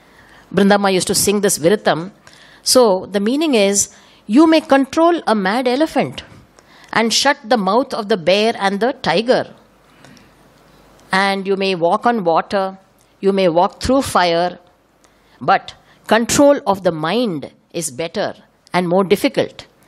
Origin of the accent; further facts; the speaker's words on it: Mumbai, Maharashtra, India; I grew up in Bombay